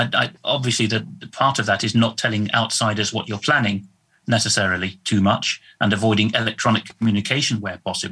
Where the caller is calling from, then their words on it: Netherlands; I'm speaking from the Netherlands